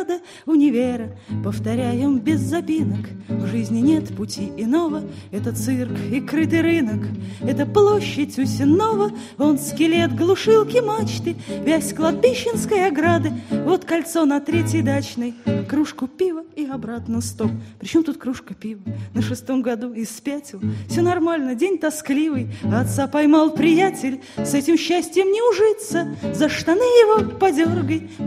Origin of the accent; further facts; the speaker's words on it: Saratov, Saratov Oblast, Russia; Как уже было сказано, я из Саратова. Что еще может спеть человек, приехавший из Саратова, кроме как эту песню?